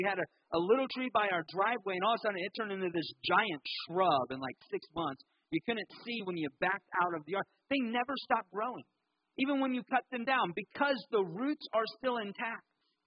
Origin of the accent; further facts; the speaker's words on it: Tornado Alley, United States; I come from Tornado Alley, where the night before Kenzie and I moved here, we had a tornado hit our backyard